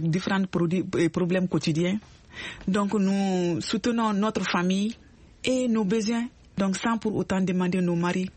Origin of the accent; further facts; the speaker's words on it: Mali; des chachets qui sont confectionnés chez nous au Mali